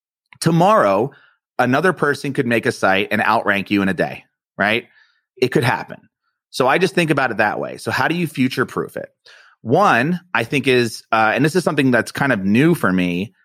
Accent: East Coast, United States; well, I'm from the East Coast and I'm Italian.

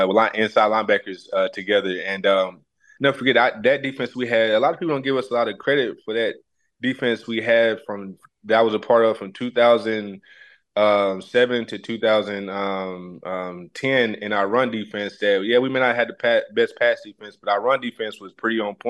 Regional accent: Tennessee, United States; growing up in Tennessee, you know, I grew up early on.

